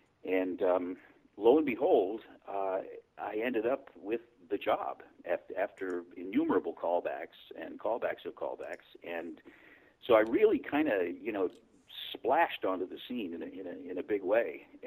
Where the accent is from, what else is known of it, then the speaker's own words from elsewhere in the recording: St. Louis, Missouri, United States; moved away as an adult; now in Los Angeles, United States; But I was born in St. Louis, St. Louis, Missouri. And I lived there till I was about 21, and then I left, and then I went to the East Coast and did some theater